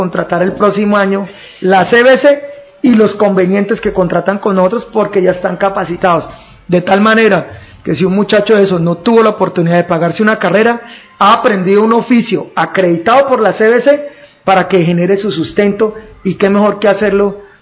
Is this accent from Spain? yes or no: no; Valle del Cauca, Colombia; somos proactivos, pero eso somos los vallecaucanos. Vallecaucanos emprendedores, invencibles